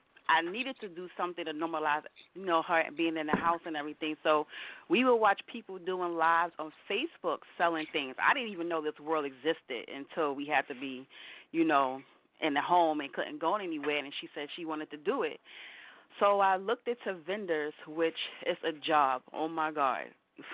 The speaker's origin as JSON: {"language": "English", "town": "Queens", "region": "New York", "country": "United States", "said": "I'm from Queens."}